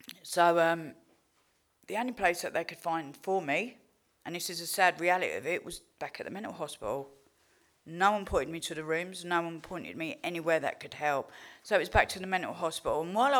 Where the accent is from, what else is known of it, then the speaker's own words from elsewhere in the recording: Luton, East of England, United Kingdom; And then I got off the train in Luton, because this is my hometown.